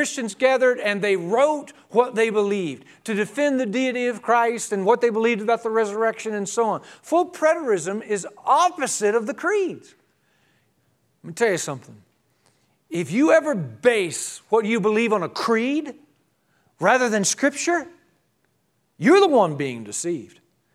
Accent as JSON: {"language": "English", "country": "United States", "said": "I'm an American. I understand what it means to be a patriot. I love America."}